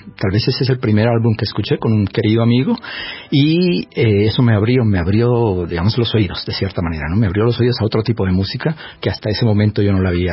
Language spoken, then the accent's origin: Spanish; Ipiales, Nariño, Colombia; Yo nací en Ipiales, una ciudad pequeña en Nariño, en la frontera con el Ecuador. Estudié en la primaria y la secundaria en Ipiales